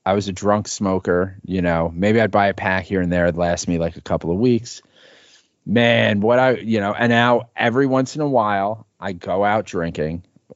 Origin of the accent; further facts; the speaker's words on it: Bronx, New York, United States; Yeah, there was a little bit like in high school because I grew up in the Bronx